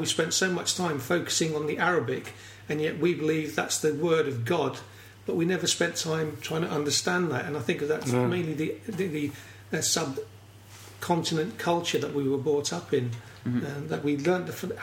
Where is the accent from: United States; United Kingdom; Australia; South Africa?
United Kingdom; London; I've been a Muslim all my life, as you can guess from the surname. I was brought up down in London, so I'm a southerner, and I moved up here for work reasons.